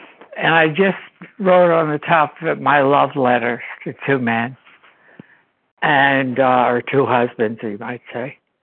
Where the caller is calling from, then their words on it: New Jersey, United States; I'm calling from New Jersey.